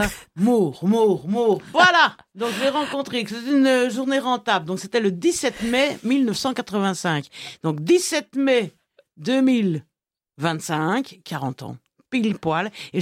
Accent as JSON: {"language": "French", "country": "Belgium", "moved": "yes", "lives_now": "Saillant, France", "said": "Oui, je viens de Belgique."}